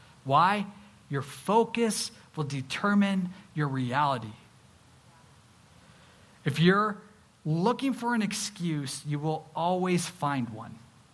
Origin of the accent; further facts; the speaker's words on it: Santa Cruz, California, United States; I growing up in Santa Cruz, I lived right around the corner from Bethany University